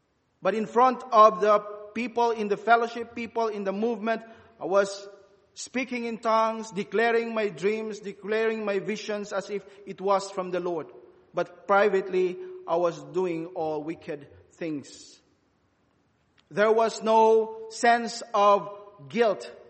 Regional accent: Philippines; I am a Filipino. I was born into a very devout Roman Catholic family.

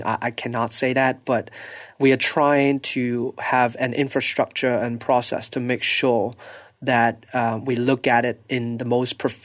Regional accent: Hong Kong; I mean, I'm from Hong Kong.

